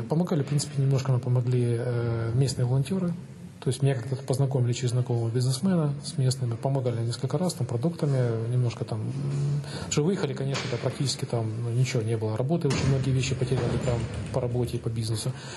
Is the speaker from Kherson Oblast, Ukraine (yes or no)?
no; Sievierodonetsk, Luhansk Oblast, Ukraine; now in Vinnytsia, Ukraine; мне 42 года. Угу. Я из Сєвєродонецька, Луганской области.